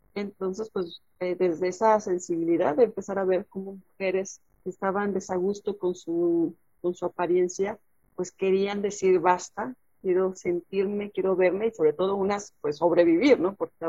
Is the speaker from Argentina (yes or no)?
no; Mexico City, Mexico; soy mexicana, como bien les platicábamos, desde la ciudad capital, Ciudad de México.